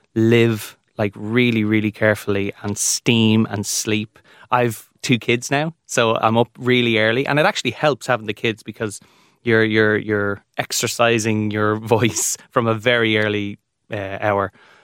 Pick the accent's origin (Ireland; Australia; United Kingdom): Ireland; I know that came from growing up in the Amdram background here in Ireland.